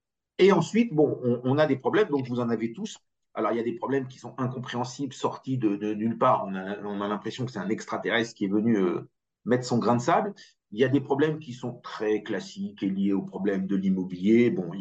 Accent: Grand Est, France; Moi, je viens d'Alsace où on a toujours encore quelques lois différentes.

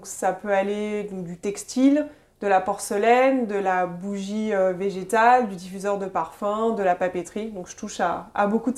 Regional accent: Paris, Île-de-France, France; also born or lived in London; je suis française de base. Je suis née, j'ai grandi et j'ai fait mes études à Paris.

